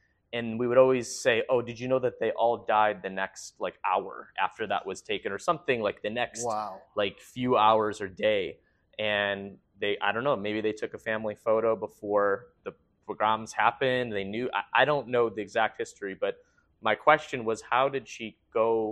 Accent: Buffalo Grove, Illinois, United States; So I'm from Buffalo Grove. I have two brothers. And my parents, you know, we were raised in a reform household.

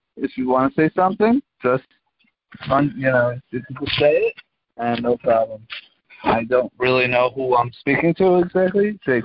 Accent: Staten Island, New York, United States; I am from Staten Island, New York.

